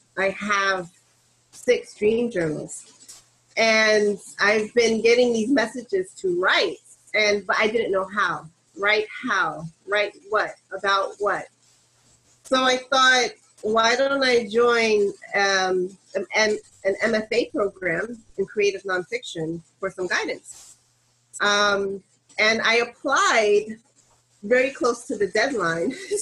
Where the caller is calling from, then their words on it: Compton Dundon, South West England, United Kingdom; So right now I'm calling in from Compton Dundon, which is in the UK, and it's 5 miles from Glastonbury.